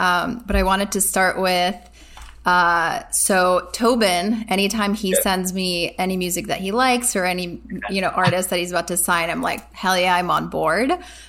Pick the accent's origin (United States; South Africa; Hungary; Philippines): Hungary; Yeah, so I grew up in Hungary.